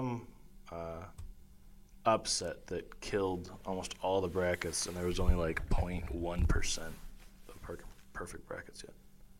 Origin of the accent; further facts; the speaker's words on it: Buffalo, New York, United States; Because I'm from Buffalo.